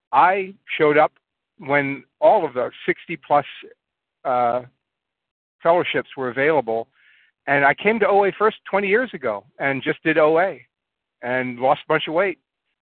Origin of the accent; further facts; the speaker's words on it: California, United States; I'm from the, I'm from the land of Mickey Mouse in Southern California.